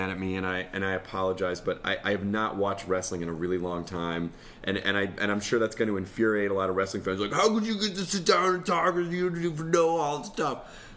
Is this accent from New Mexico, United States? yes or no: no; Memphis, Tennessee, United States; But I grew up in Memphis, right when...